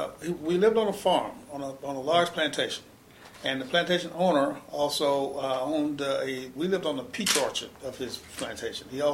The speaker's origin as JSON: {"language": "English", "region": "Georgia", "country": "United States", "tie": "born there", "said": "Well, I was born in Georgia in 1942."}